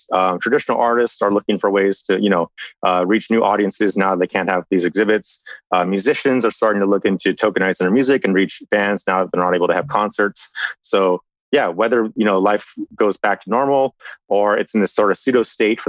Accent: California, United States; So I grew up in the Bay Area. I've been there practically my whole life, moving around various cities, you know, in the Bay Area, San Francisco and in the South Bay.

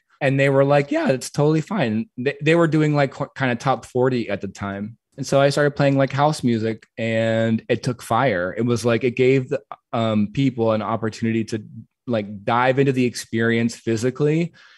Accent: Pennsylvania, United States; I grew up in Western Pennsylvania. I was a son of immigrant parents. There was like nothing to do there for kids like me

